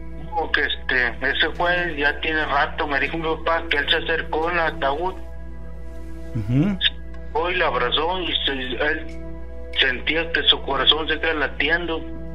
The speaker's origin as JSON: {"language": "Spanish", "town": "Naranjo", "region": "Veracruz", "country": "Mexico", "said": "Sí, yo soy de Veracruz, Naranjo, Veracruz, ahí un saludo."}